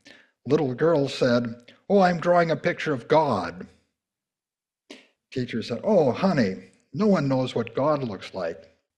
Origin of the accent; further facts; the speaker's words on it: Ephrata, Washington, United States; I grew up in Ephrata